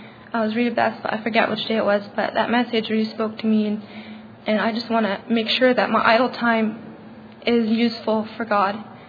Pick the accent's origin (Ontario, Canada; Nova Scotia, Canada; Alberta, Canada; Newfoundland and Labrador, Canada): Nova Scotia, Canada; I'm from Nova Scotia, Canada.